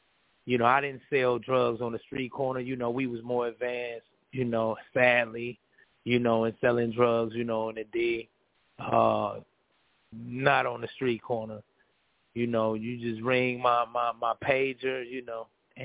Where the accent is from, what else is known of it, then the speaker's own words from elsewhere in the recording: Flint, Michigan, United States; also born or lived in Detroit; now in Indiana, United States; I'm from Flint, Michigan. I'm from the D. I lived in the D, too. And the way we came up, you know, hustling.